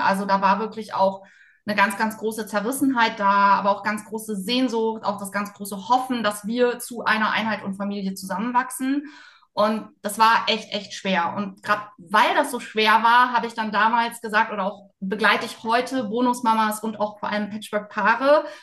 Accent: Bremen, Germany; now in Thuringia, Germany; ich bin ja aus Bremen, also aus Bremen nach Thüringen gekommen für Patchwork, weil mein Mann einfach Kinder hatte

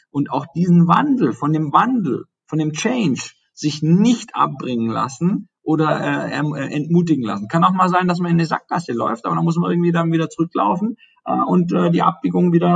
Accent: Baden-Württemberg, Germany

